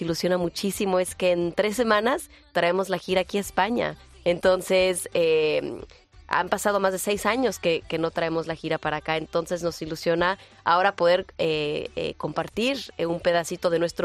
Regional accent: Mexico; now in United States; creciendo en México

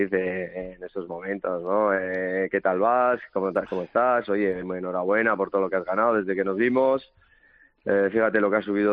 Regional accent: Busturia, Basque Country, Spain; yo soy de Bilbao, bueno, de Bilbao, de Busturias, de un pueblo de Guernica. Y he tenido 18.000 llamadas de Euskadi, de Galicia, que tengo parte de mi familia allí también.

